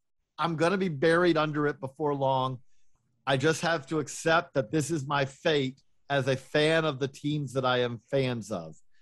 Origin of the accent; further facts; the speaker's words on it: Georgia, United States; okay, I'm from Georgia originally.